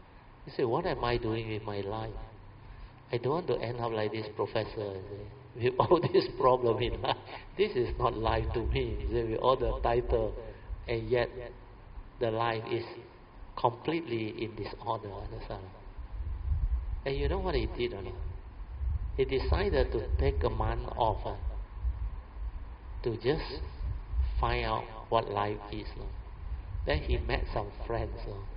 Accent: Malaysia; So some of them thought I Thai. I said, no, I'm Malaysian.

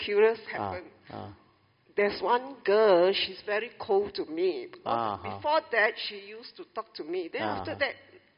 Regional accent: Klang, Selangor, Malaysia; from Klang

